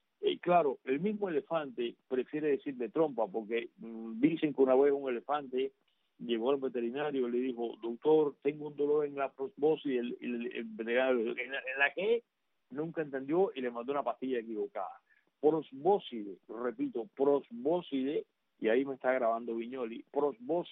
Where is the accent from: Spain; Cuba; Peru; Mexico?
Cuba; yo tuve un elefante de niño en Cuba, a principios de los años 60